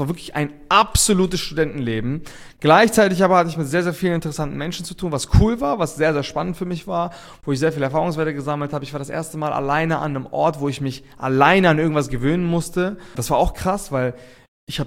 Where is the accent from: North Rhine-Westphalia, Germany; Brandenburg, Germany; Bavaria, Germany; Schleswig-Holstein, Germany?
Schleswig-Holstein, Germany; Reinbek; ich komme halt aus Rheinbeek, so ein Dorf in Schleswig-Holstein, gar nicht mal offiziell aus Hamburg, ich sag immer Hamburg, damit die Leute was damit anfangen können.